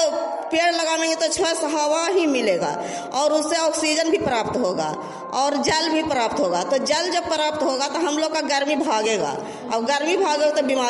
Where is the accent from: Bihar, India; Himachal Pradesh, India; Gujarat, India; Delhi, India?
Bihar, India; Madhopur; मैं माधोपुर गांव से हूँ और माधोपुर पंचायत और ब्लॉक चंडी से हूँ।